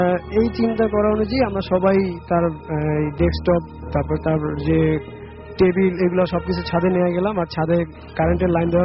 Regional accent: Barisal, Barisal Division, Bangladesh; now in Dhaka, Bangladesh; আমি ঢাকা কুচুঘাট থেকে এসেছি ক্যান্টনমেন্ট, আর আমার বাড়ি বরিশালে।

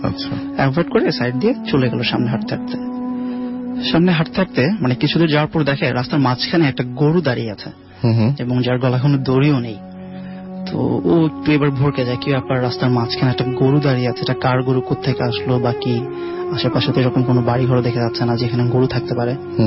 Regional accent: Dhaka, Dhaka Division, Bangladesh; এসেছি ঢাকা থেকে।

